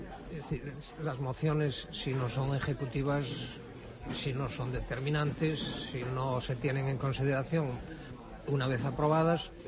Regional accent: Galicia, Spain; Yo soy gallego, como os dije antes

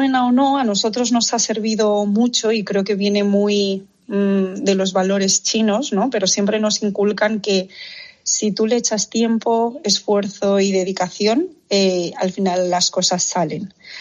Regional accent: Spain; born there; Pues efectivamente he nacido aquí, así que soy ya muy española, pero creo que lo que más permanece en mí es de los valores chinos es la cultura del trabajo

